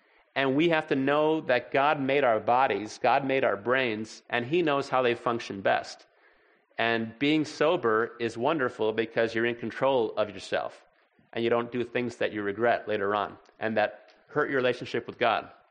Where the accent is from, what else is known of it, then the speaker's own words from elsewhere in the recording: Illinois, United States; I grew up in Illinois. A lot of my friends went to Champaign-Urbana.